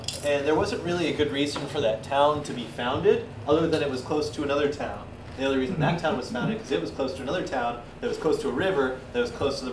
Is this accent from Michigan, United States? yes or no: no; Texas, United States; Well, I'm from Texas, and I know where I'm from because we're defined by, you know, food and music and dress, right?